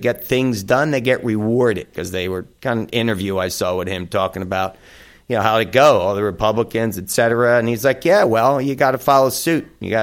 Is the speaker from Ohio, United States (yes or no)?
no; New Jersey, United States; And how about my home state, Governor Christie? I happen to like him.